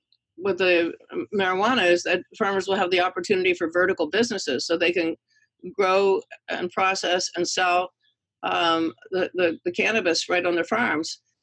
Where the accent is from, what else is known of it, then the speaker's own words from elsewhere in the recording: Pennsylvania, United States; But I grew up in Pennsylvania. My father was a Republican. I came from a totally Republican small town.